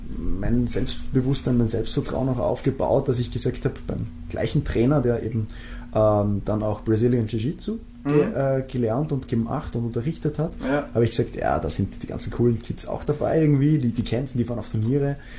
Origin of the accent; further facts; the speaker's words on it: Austria; es gibt durchaus Schlimmere in Österreich als die, wo ich herkomme.